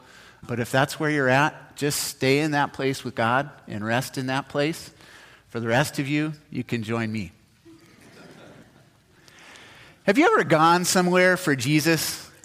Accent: Cupertino, California, United States; about an hour south of where I grew up in Cupertino.

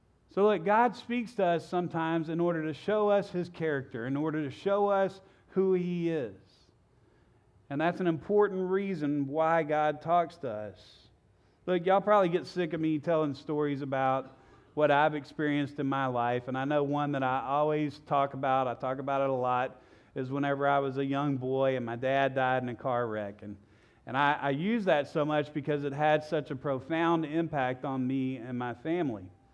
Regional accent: Louisiana, United States; Now, I grew up in South Louisiana, and the end of the winter and the early spring in South Louisiana, we celebrate something called Mardi Gras, Fat Tuesday.

